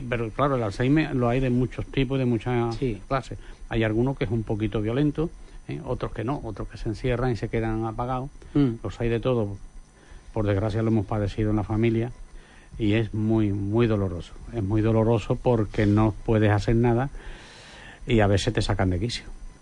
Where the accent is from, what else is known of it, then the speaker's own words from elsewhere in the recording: Santa Bárbara, Andalusia, Spain; a mí me encantaría que fuera de mi pueblo, pero si no puede ser de Santa Bárbara, pues otro.